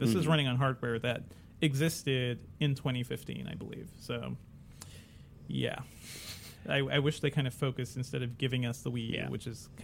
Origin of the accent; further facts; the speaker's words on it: Hartford, Connecticut, United States; I mean, my parents, so I grew up in Hartford, and then while I was in college or as soon as I graduated, my parents moved down to Georgia.